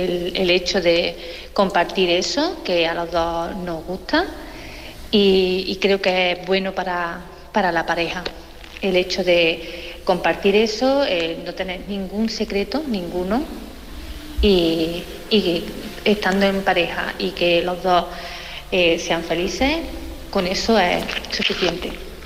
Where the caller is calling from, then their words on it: Córdoba, Andalusia, Spain; de Córdoba y os escucho cada día con los podcasts por la tarde a la hora de trabajar